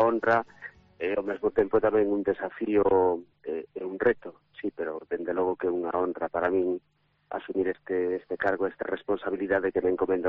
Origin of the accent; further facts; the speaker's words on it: Redondela, Galicia, Spain; Souto Maior, pode decir casi que a miña parroquia natural, eu son de Redondela, non? Pero a miña familia, a miña nai, Souto Maior, a miña familia máis inmediata, vive ali